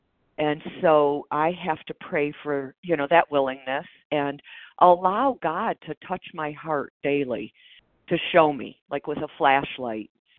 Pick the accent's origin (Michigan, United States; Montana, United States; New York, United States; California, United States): Michigan, United States; I'm from Michigan, and I don't share a lot.